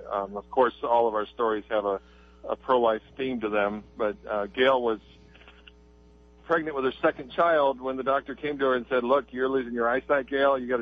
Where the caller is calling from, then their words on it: Rolla, Missouri, United States; I'm calling from Rolla.